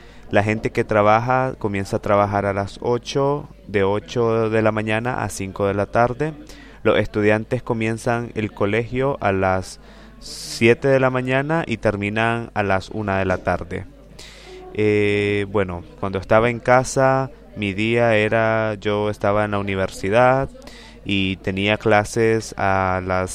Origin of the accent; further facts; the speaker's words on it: Managua, Nicaragua; now in France; soy de Managua, Nicaragua, en América Central. Tengo 22 años y bueno, vine a Francia como asistente de español.